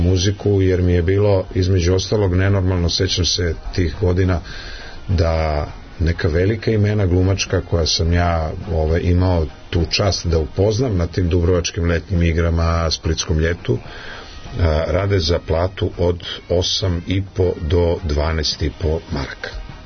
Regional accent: Croatia; moved away as an adult; now in Serbia; Ali ovde u Srbiji sam doživeo tamo negde početkom 90-ih teatar kao pijacu, a došao sam iz Hrvatske kao student glume

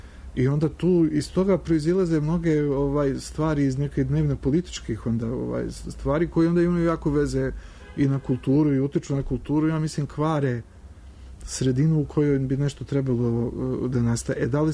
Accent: Sarajevo, Federation of Bosnia and Herzegovina, Bosnia & Herzegovina; born there; zato što sam rođen u Sarajevu i zato što i ja vučem porijeklo i sa jedne i sa druge i sa treće i četvrte strane.

